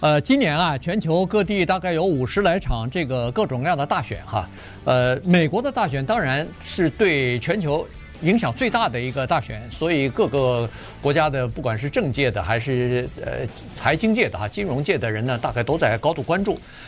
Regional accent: China; now in United States; 因为我们是在中国长大的，中国大陆长大，然后一半的时间，超过一半的时间在美国

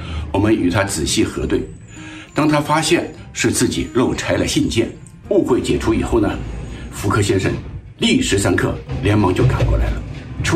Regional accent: Shanghai, China; moved away as an adult; now in United States; 30多年前，我从上海来到美国，在国内我做过科技和文学期刊的编辑。来美国以后呢，从事过很多不同的行业。

